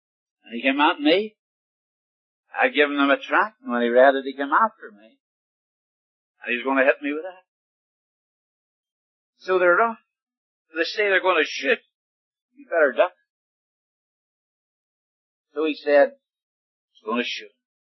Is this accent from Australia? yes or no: no; Ireland; And being Irish, I don't know how to retreat.